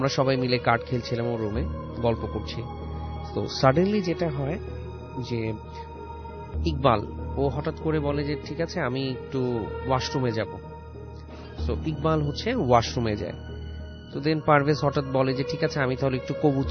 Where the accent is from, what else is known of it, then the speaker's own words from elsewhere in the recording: Dhaka, Dhaka Division, Bangladesh; পুরান ঢাকার সূত্রাপুর থেকে এসেছি।